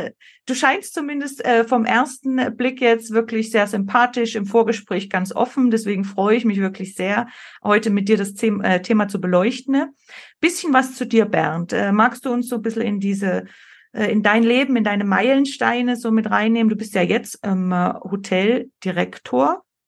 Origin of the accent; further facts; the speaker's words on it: Tyrol, Austria; wie das bei uns in Österreich, in Tirol so ist.